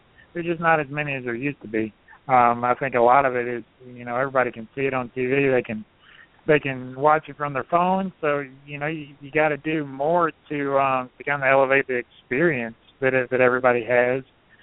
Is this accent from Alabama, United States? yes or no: yes; Alabama, United States; Man, I'm from Alabama. So, you know, the Alabama guys, you know, Davey Allison was kind of my hero there.